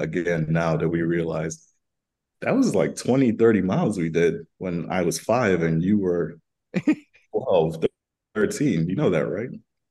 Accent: Trinidad & Tobago; growing up in Trinidad, which is a Caribbean island.

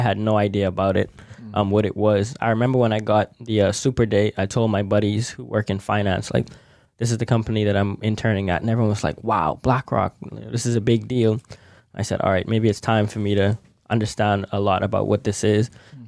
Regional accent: Bahamas; now in United States; but also growing up in the Bahamas, I had an exposure to what financial services was, what payments was.

